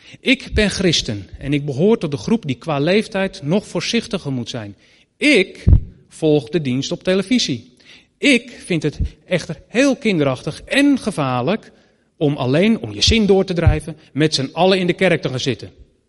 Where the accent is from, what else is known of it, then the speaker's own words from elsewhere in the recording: Netherlands; Je mag best je mening hebben, hè? Ik ben Nederlander. U ook.